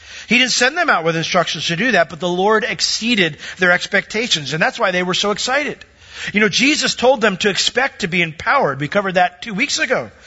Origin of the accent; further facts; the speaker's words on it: New York, United States; I grew up in New York. I was a Yankee fan, and they traded my favorite player.